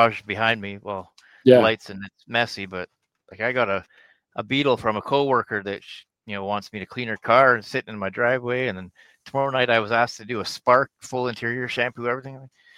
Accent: Michigan, United States; where the I-75 ends going north of Lansing, like all the way to the border, I'm right close to there. My hometown is on the other side of the I-75.

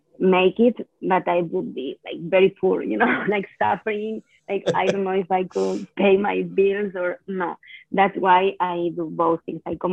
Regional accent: Valencia, Valencian Community, Spain; English is a second language; My hometown. I'm back in my hometown, and this is a really cool place to live because it's not so big, as big as Madrid or Barcelona, but it's the third city in Spain.

